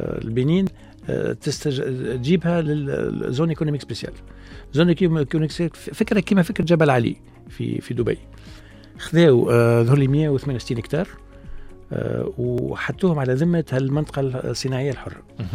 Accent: Tunisia; هذا كل عندنا في تونس معناها قوة كبيرة ياسر من ناحية كل ما هو نسيج وخياطة

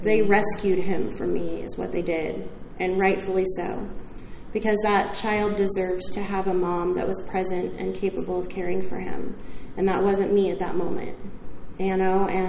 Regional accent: California, United States; I'm from Orange County, so just to disclose, the laws changed in Orange County

